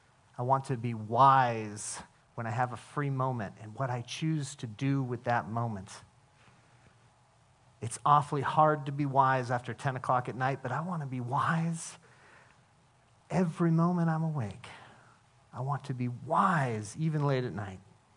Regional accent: Albany, Oregon, United States; growing up in Albany, about an hour from Albany, is this amazing place called Newport. It's on the coast.

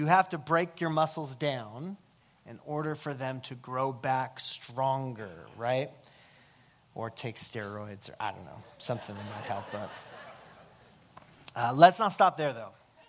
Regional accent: United States; Believe me, as an American, I get that's kind of a crazy thing to say.

